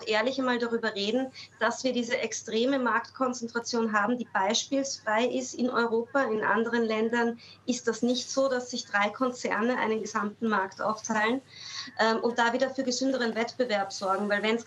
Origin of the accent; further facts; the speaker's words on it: Austria; kosten in Italien 2 Euro weniger als bei uns in Österreich.